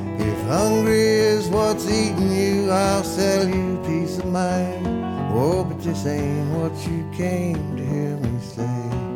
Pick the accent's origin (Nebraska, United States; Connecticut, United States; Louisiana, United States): Louisiana, United States; New Orleans; born or raised there